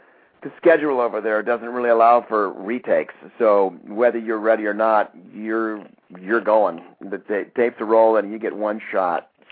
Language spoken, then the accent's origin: English; Billings, Montana, United States; You know, I grew up in Montana, in Billings, Montana, and I was always singing.